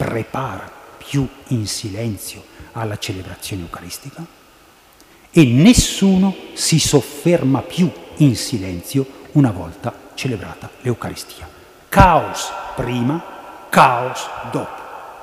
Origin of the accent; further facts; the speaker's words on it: Lumezzane, Lombardy, Italy; quando eravamo bambini, io sono di Lumezzane, voi sapete che i vecchi di Lumezzane hanno un dialetto tutto aspirato.